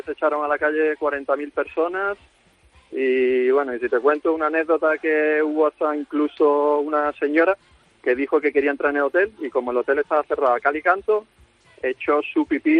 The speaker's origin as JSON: {"language": "Spanish", "town": "La Línea de la Concepción", "region": "Andalusia", "country": "Spain", "lives_now": "Estepona, Spain", "said": "Yo soy de la línea de la Concepción, gaditano, pero... de Estepona. Llevo muchos años en Estepona."}